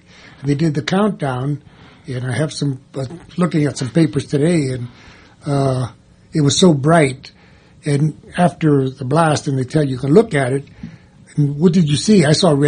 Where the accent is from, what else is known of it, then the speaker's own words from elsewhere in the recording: San Francisco, California, United States; San Francisco, I'm from San Francisco originally, and they just about refused me at the VA.